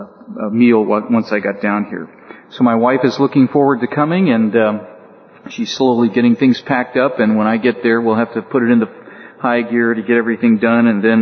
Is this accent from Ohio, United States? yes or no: no; Los Angeles, California, United States; now in Waverly, United States; So I grew up in Los Angeles, so it's not something I've not experienced before